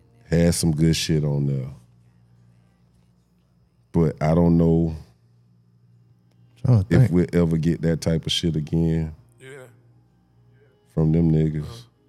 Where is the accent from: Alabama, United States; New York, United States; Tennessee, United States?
Tennessee, United States; Memphis; Shout out to … Memphis boy. I'm from Memphis, man.